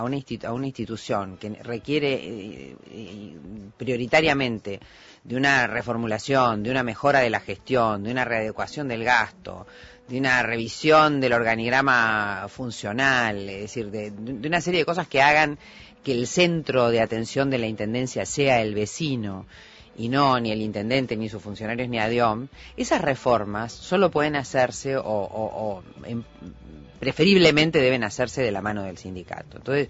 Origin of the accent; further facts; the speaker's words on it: Montevideo, Uruguay; me siento como una montevideana más